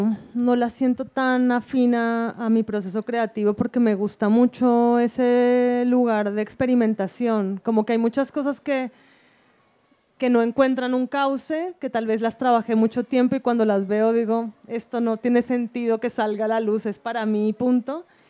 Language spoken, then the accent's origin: Spanish; Cali, Valle del Cauca, Colombia; also born or lived in Quito, Ecuador; now in Medellín, Colombia; como crecí en Cali y en Quito, Medellín era una ciudad nueva para mí, yo era extranjera acá